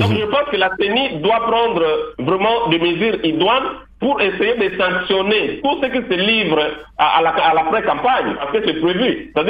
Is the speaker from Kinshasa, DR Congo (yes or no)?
no; Équateur, DR Congo; le président de la République, il était chez nous à l'Équateur